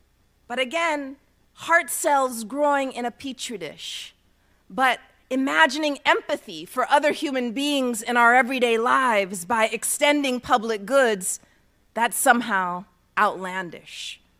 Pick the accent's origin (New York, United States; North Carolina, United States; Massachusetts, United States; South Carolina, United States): South Carolina, United States; also born or lived in India / Los Angeles, United States / South Pacific / Southern Africa; I come from many Souths. I was born in southern India. I was raised equal parts in South Carolina, South Central LA. I spent my youth in the South Pacific, Southern Africa, and Southwest Atlanta.